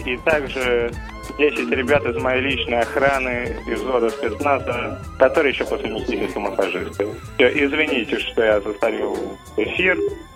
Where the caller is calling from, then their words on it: Paris, Île-de-France, France; Я сейчас звоню из Парижа.